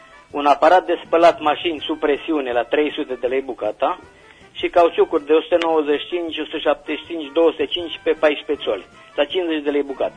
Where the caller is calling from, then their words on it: Reșița, Caraș-Severin, Romania; din Reșița și vreau să fac un anunț.